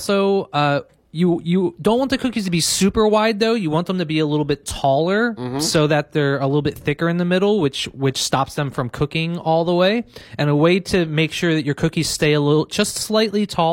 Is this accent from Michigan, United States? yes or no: no; Philadelphia, Pennsylvania, United States; And also, not for nothing, I'm from Philadelphia. I'm an Eagles fan.